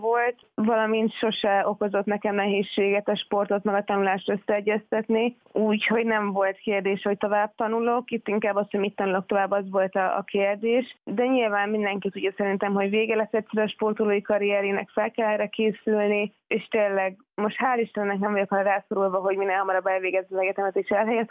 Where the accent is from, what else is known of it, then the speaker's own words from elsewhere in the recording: Debrecen, Hajdú-Bihar, Hungary; én debreceni vagyok, minden mai napig Debrecenben edzek, mellette én a Debreceni Egyetem hallgatója is vagyok.